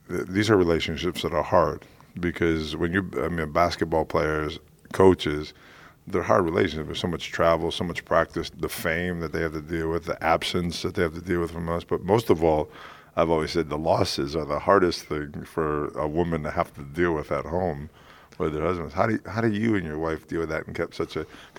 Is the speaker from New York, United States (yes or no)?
yes; Rochester, New York, United States; born there; I'm an upstate New York guy. I was born in Rochester, New York